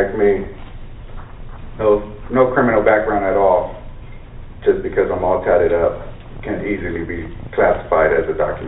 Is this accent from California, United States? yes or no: yes; San Diego, California, United States; I'm from San Diego, California